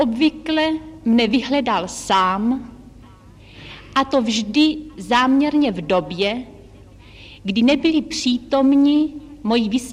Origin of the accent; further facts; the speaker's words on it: Brno, South Moravian Region, Czechia; born there